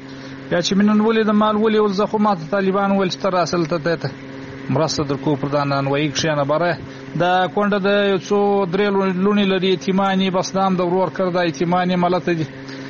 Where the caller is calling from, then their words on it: Kandahar, Afghanistan; زه دلته په کندهار کې اوسېږم.